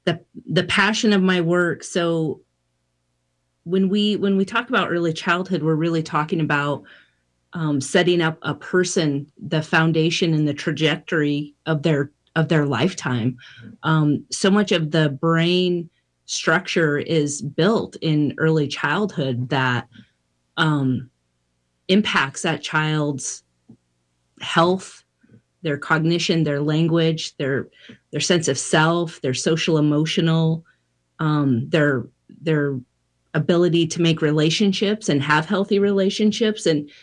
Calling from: Pablo, Montana, United States; I'm joining you from Pablo, Montana, on the great lands of the Salish and Kootenai people and Kalispell.

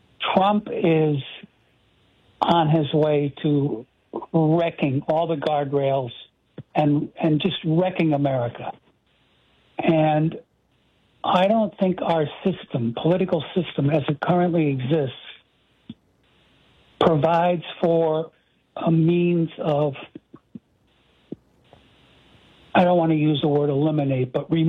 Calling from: Massachusetts, United States; Calling from West Mass, and I have a comment and a question.

